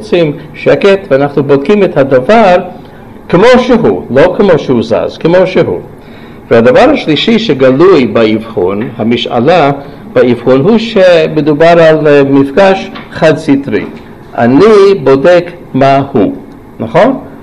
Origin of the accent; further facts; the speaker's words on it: United States; Hebrew is a second language; איך שאני גדלתי חשבנו ככה באמריקה